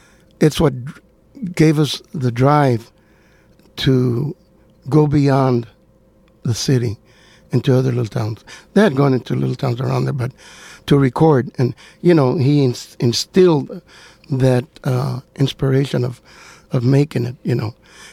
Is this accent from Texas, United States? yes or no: yes; Texas, United States; meaning that we were born and raised in Texas, mm-hmm. and we created, we're Mexican-Americans, we're Americans first. Mm-hmm. We're Mexican-Americans.